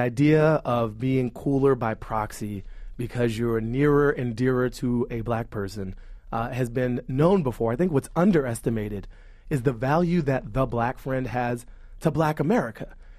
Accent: Washington, District of Columbia, United States; I grew up in Washington, D.C., in the Columbia Heights neighborhood, and which has transformed itself pretty dramatically over the past decade.

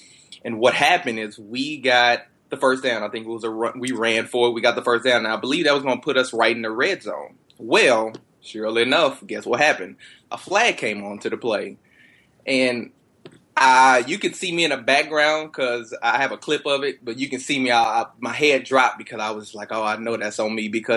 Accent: Texas, United States; And I'm born and raised in Texas. So, I mean, my family was there

